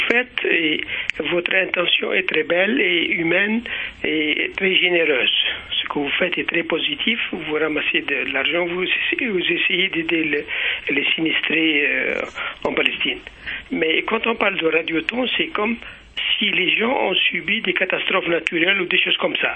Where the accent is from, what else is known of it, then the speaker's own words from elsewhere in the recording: Algeria; je suis algérien